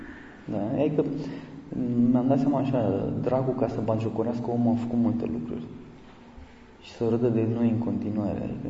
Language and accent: Romanian; Constanța, Constanța County, Romania; Eu sunt din Constanța, pe loc.